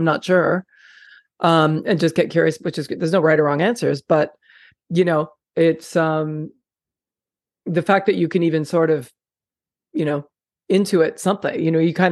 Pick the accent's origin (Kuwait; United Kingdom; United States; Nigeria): United States; Kentucky; It sounds like I can do this despite the fact that I'm Black and I'm gay and I'm from Kentucky